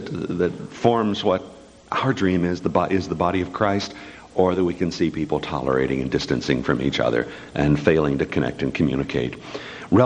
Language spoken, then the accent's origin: English; Ohio, United States; now in California, United States; That would be the Mennonite community I grew up in Western Ohio, and where you needed little theology because an ethic was enough to keep you well connected to each other.